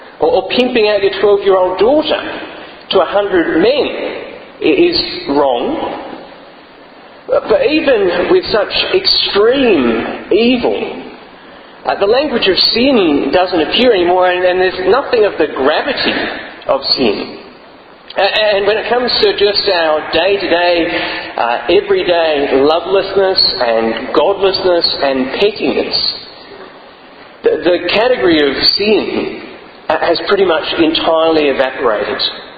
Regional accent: Australia; Now, as Australian Christians, this highway is the highway that lies in front of us.

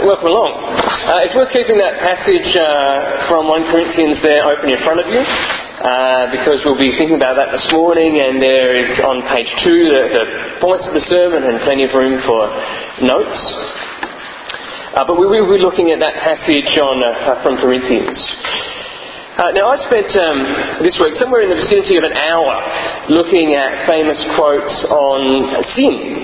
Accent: Australia; Now, as Australian Christians, this highway is the highway that lies in front of us.

